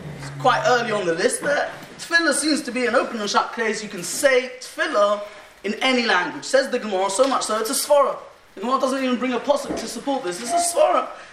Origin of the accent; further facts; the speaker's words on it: Golders Green, London, United Kingdom; Growing up in Golders Green